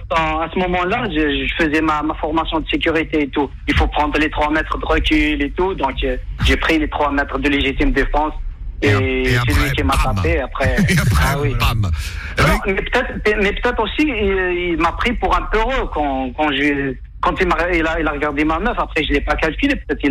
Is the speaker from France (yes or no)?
no; Kabylie, Algeria; French is a second language; Dans le Kabylie.